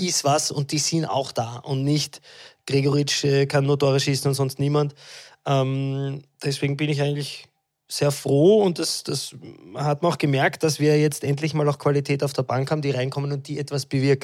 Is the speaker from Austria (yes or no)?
yes; Austria; Ich bin ja auch in Österreich